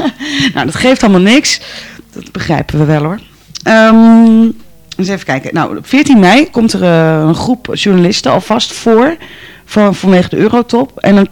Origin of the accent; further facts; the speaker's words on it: Amsterdam, North Holland, Netherlands; Dat zou ook best als Amsterdamse ook wel willen, een rondvlucht boven de stad en zo, een regio, lijkt me mooi.